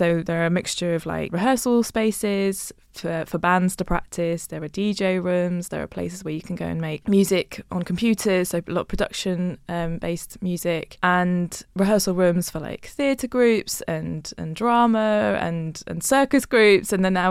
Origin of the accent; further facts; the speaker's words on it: London, United Kingdom; my pronouns are she and her, and I'm from London, been a Londoner all my life.